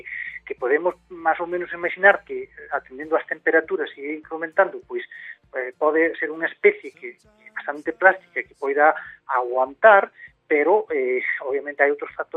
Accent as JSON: {"language": "Galician", "region": "Galicia", "country": "Spain", "said": "Como galegos sabemos que podemos apostar polo castiñeiro"}